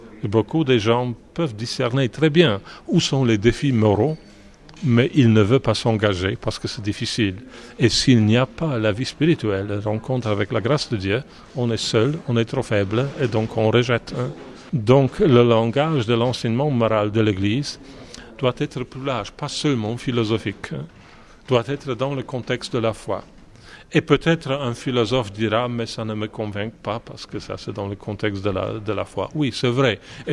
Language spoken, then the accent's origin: French; Poland; comme je suis européen, je suis polonais, nous vivons en Europe